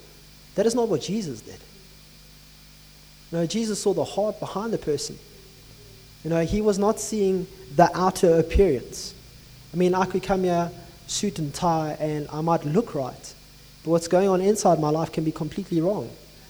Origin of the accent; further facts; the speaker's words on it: South Africa; it's almost as bad as South African apartheid, where we had legislated segregation.